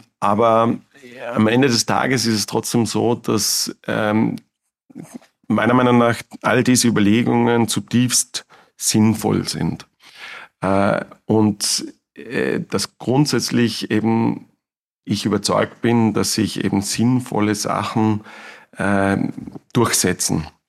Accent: Vorarlberg, Austria; Ich komme aus Vorarlberg, genau.

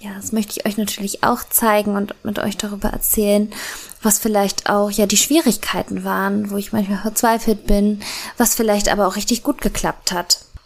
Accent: Brandenburg, Germany; Wir kommen ja aus der Nähe von Berlin.

